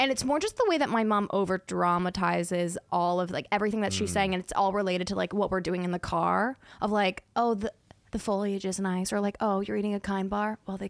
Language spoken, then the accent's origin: English; Pittsburgh, Pennsylvania, United States; I went to college in Philadelphia. I'm from Pittsburgh. People think they're close. It's like a 5-hour drive.